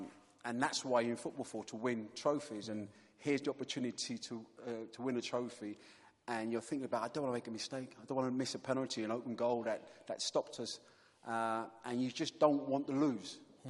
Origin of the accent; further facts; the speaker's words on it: London, United Kingdom; And so growing up in London, going past Wembley